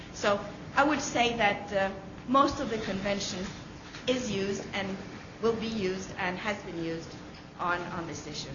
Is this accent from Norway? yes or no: yes; Norway; English is a second language; because I'm from Norway, and we have had some cases in Norway